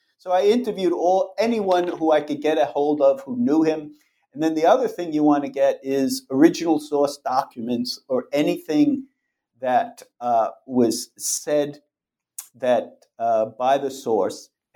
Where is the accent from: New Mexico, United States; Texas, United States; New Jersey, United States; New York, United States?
New York, United States; Brooklyn; I was fortunate enough in 1969 to be growing up in Brooklyn, and the Mets won their first championship that year.